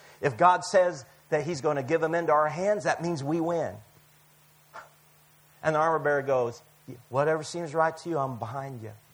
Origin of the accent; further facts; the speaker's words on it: United States; Believe me, I'm from America, the land of Walmarts.